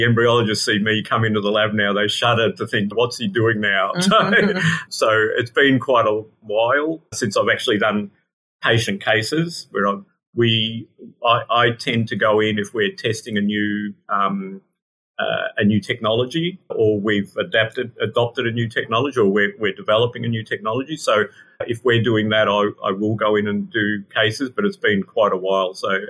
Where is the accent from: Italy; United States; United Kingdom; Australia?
Australia; Melbourne, Victoria; So growing up in Melbourne, I did my studies in science